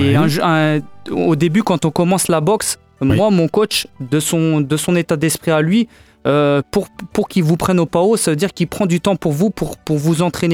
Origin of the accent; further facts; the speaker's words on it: Le Mans, Pays de la Loire, France; Eh ben moi je suis originaire du Mans.